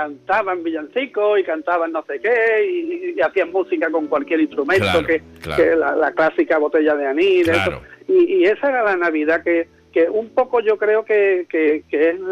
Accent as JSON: {"language": "Spanish", "town": "Cádiz", "region": "Andalusia", "country": "Spain", "tie": "born or raised there", "also_born_or_lived": "Córdoba", "said": "yo no me crié en San Fernando, yo me crié en Cádiz."}